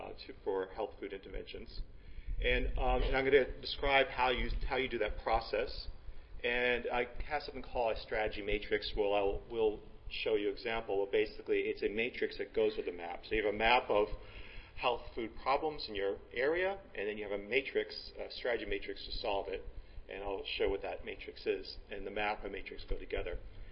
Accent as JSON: {"language": "English", "town": "Fort Lauderdale", "region": "Florida", "country": "United States", "said": "I'm from Fort Lauderdale, Florida."}